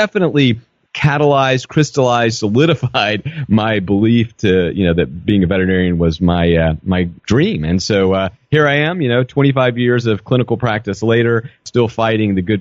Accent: Georgia, United States; also born or lived in Alabama; I am from the South. I grew up in rural South Georgia. I was originally born in rural South Alabama, but I moved to South Georgia when I was a little child, as we like to say, knee-high to a grasshopper.

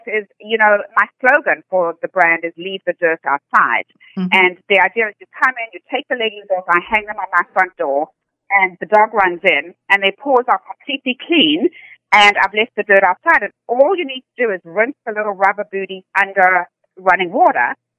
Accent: South Africa; when I was brought up in South Africa, my mother was my late mom was a very famous fashion designer in South Africa. So I was brought up in the fashion world and exposed to all of that.

